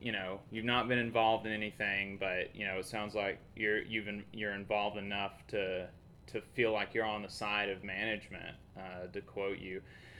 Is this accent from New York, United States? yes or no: no; Alabama, United States; I'm from Alabama. You know, we, you know, I grew up in a rural community, very conservative, very religious.